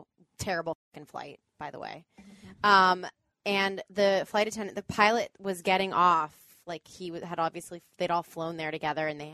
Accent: Atlanta, Georgia, United States; I am very loyal to Delta because I'm from Atlanta.

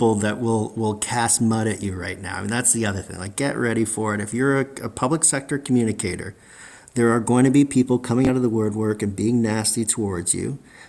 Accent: Mississauga, Ontario, Canada; I'm from Hazel McCallion country, and nobody in Mississauga ever forgot Hazel McCallion's response to the 1979 train derailment.

